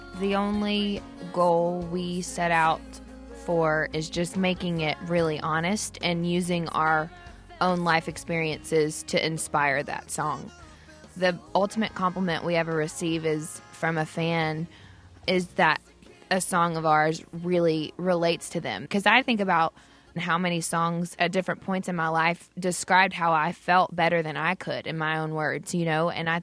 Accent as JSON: {"language": "English", "town": "Nashville", "region": "Tennessee", "country": "United States", "tie": "born or raised there", "also_born_or_lived": "Augusta, United States", "said": "And I grew up in Nashville"}